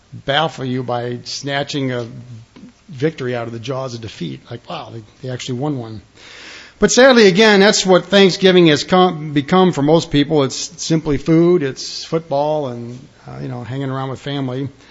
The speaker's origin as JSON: {"language": "English", "town": "Detroit", "region": "Michigan", "country": "United States", "tie": "born or raised there", "said": "If you're like me growing up in Detroit, specifically losing football."}